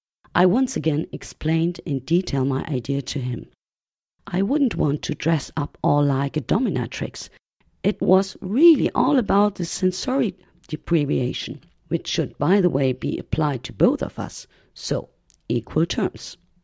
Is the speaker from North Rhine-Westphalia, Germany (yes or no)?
no; Hamburg, Germany; English is a second language; I'm from Hamburg in Germany. I'm about 50 years old